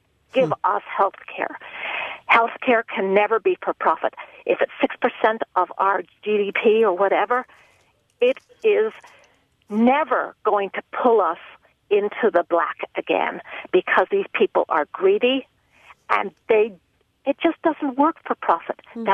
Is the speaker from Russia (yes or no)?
no; United Kingdom; now in United States; I'm actually British, and I had the normal British healthcare, which was fine, until I married my husband, an American.